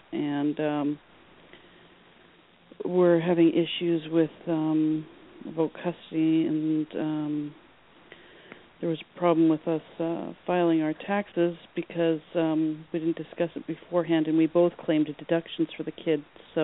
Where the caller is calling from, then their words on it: Winnipeg, Manitoba, Canada; I'm calling from Winnipeg.